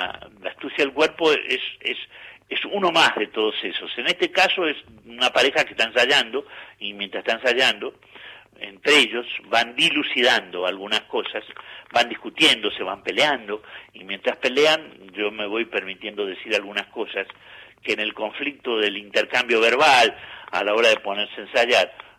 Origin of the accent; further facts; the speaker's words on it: Argentina; now in Spain; Yo siempre, desde el año 76 que vivo en España, y nunca dejé de sentir que soy doble, ¿no? Completamente, ¿no? No dejé de ser argentino, pero soy español